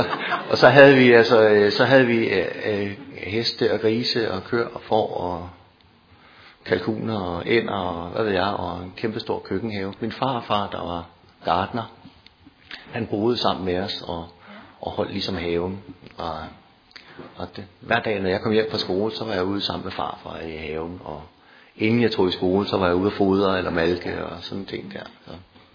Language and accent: Danish; Dragstrup, Capital Region of Denmark, Denmark; Vokset op i Nordsjælland, i en lille bygd, kan man troligt sige, der hedder Dragstrup, tæt ved Dronning Mølle, som eller Gille Leje.